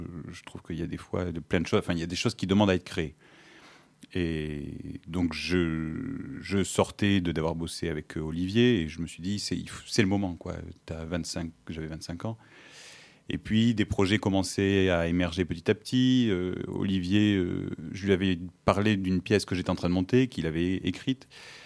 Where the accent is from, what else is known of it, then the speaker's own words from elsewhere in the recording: Chanac, Occitanie, France; also born or lived in Mende; je suis originaire de Chanac, je suis né à Mende, et donc j'étais à Saint-Privat à Mende, puis après je suis parti à Marvejols au lycée Saint-Joseph